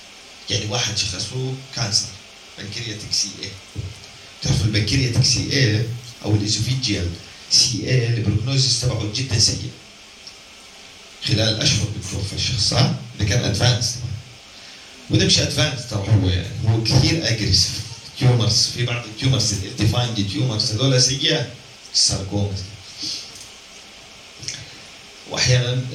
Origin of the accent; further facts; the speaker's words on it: Jordan; عندنا في الاردن اعطاء تباليغ وفاه وتباليغ ولاده